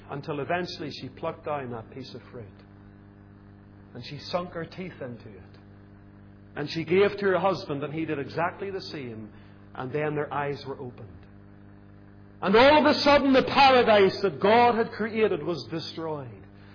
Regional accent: Lisburn, Northern Ireland, United Kingdom; Whenever we were growing up in Lisburn, my mother had, I don't know where she got it, but a little brass ornament of 3 little monkeys.

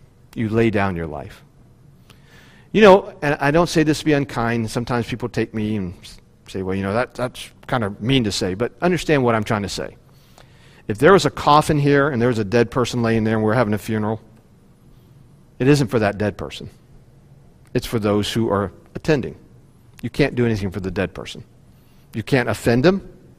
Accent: West Virginia, United States; I am from West Virginia. I talk about being a hillbilly.

